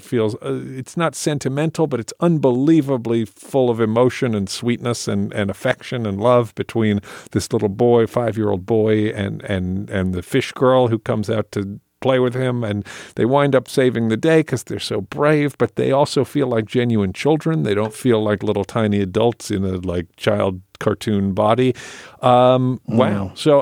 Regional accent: England, United Kingdom; why I talk the way I do if I grew up in England

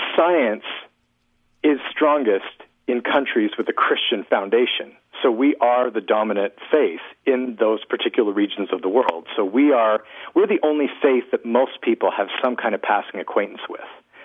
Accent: Canada; I mean, I grew up in Canada

